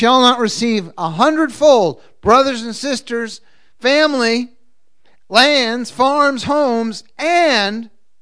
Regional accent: Boston, Massachusetts, United States; I came from Boston, moved all over the world, traveled all over the world, left my family, left my whole family behind.

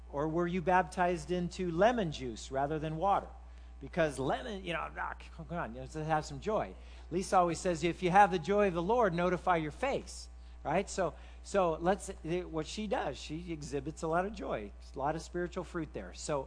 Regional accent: Kansas, United States; You know, I was from Kansas, but I pulled the Missouri thing on them.

